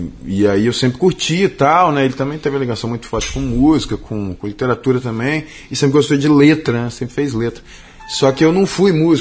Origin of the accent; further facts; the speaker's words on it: Vitória, Espírito Santo, Brazil; now in Cuiabá, Brazil; Nasci em Vitória, é. Primeira vez que saí de Vitória foi agora. Tem um tempo que eu vim pra cá.